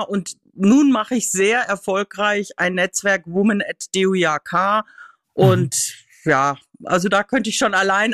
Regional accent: North Rhine-Westphalia, Germany; also born or lived in Hungary; Ja, also ich bin gebürtige Sauerländerin, lebe in Westfalen und ich habe mein halbes Berufsleben in Westfalen verbracht und die andere Hälfte eben in Ungarn

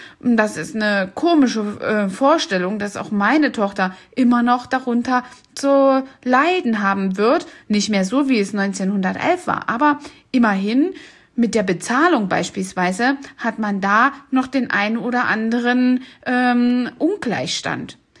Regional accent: East Germany, Germany; Ja, ich bin selbst ja in Ostdeutschland aufgewachsen

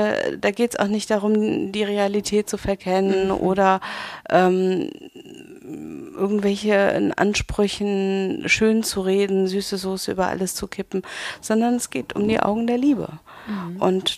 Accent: Spessart, Germany; Wir kommen beide aus Spessart-Bergdörfern

